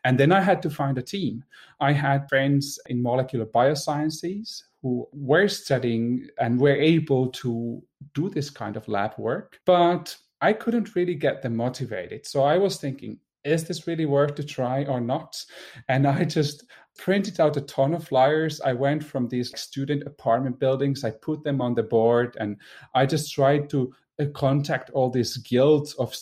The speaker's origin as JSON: {"language": "English", "town": "Espoo", "region": "Uusimaa", "country": "Finland", "tie": "born or raised there", "said": "So I'm originally from Finland. I grew up in Espoo and I went to study in the nearby university at Aalto University."}